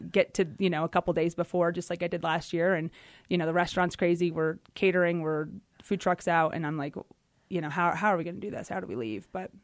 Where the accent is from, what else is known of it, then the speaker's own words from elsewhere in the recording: New England, United States; You know, we're originally from New England, and we do know what we're doing a little bit here.